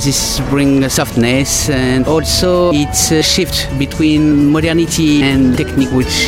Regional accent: France; English is a second language; now in Belgium; I'm from France with Italian origin and I'm living now in Belgium.

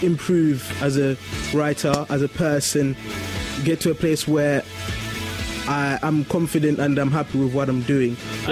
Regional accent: Malawi; I'm from Malawi.

